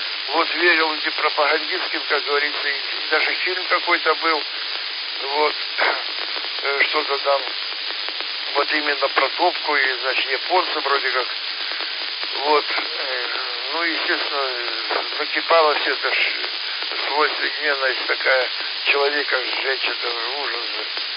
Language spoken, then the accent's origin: Russian; Donetsk, Donetsk Oblast, Ukraine; also born or lived in Kuban; Родился на Кубани. Вот, а детство и юность прошли в Донбассе. Вот, город Донецк или раньше Сталина